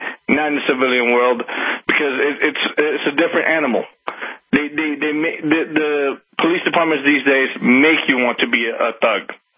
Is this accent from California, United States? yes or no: yes; Fullerton, California, United States; Well, I'm here from California. I don't live too far along.